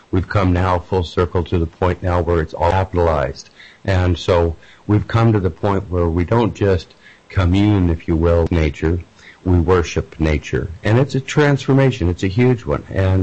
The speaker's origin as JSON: {"language": "English", "town": "Fairbanks", "region": "Alaska", "country": "United States", "tie": "born or raised there", "said": "I'll just let the audience know that I grew up in Fairbanks, Alaska."}